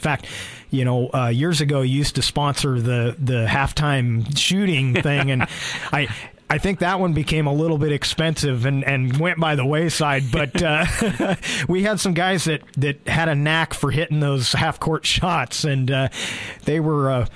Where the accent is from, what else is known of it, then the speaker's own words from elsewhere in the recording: California, United States; I grew up in the Bay Area, and I was a huge fan of Bill King.